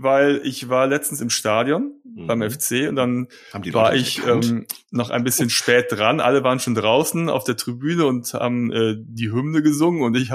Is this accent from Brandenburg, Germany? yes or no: no; Cologne, North Rhine-Westphalia, Germany; wir kommen ja aus Köln